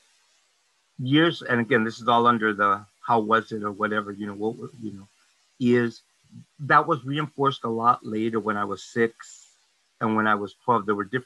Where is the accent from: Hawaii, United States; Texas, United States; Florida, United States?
Texas, United States; El Paso; So I grew up when I was born in Texas, in El Paso, and my parents are from, we worked out in the fields. We were what I call braceros.